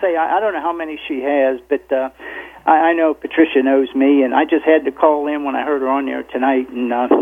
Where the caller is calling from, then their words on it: Crystal Beach, Florida, United States; I'm over here in Crystal Beach in Pinellas County.